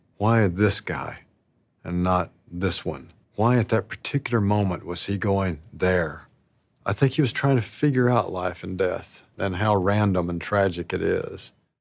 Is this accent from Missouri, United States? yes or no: no; Alpine, Arkansas, United States; I grew up in Alpine, Arkansas, and the population there was 110. So we lived in the woods.